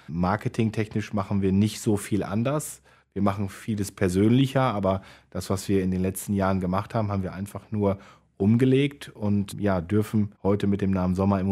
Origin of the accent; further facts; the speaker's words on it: Leer, Lower Saxony, Germany; now in Kleve, Germany; ich bin gebürtiger Leraner, komme aus Ostfriesland und habe, ja, die Liebe zum Niederrhein entdeckt.